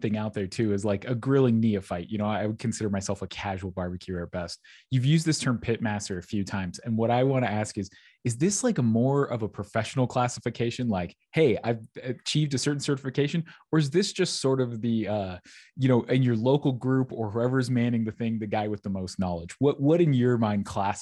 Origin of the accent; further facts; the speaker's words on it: Hawaii, United States; I grew up in Hawaii, so it was like, hey, outdoor charcoal grilling year round.